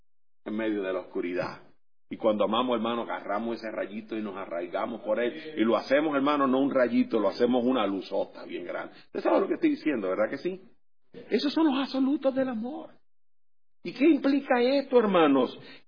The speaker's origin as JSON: {"language": "Spanish", "country": "Puerto Rico", "said": "No le estoy sacando en cara, como decimos en mi país, de qué pata cojea. ¿Usted entiende eso, hermano? Es un refrán de Puerto Rico, quizás."}